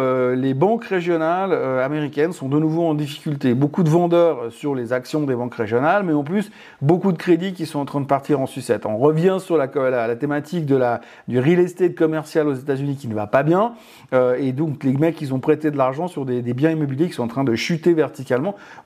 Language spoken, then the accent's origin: French; Switzerland; à la fin chez nous en Suisse